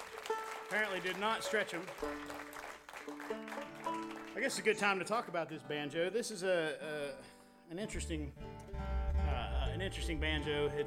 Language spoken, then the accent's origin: English; Fairmont, West Virginia, United States; I grew up in Fairmont, West Virginia, and you know, one of the main industries there was coal mining.